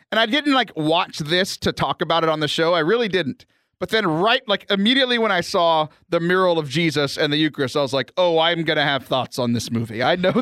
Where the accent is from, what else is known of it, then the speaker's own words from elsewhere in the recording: United States; Yes, which is not a foreign country because I'm an American.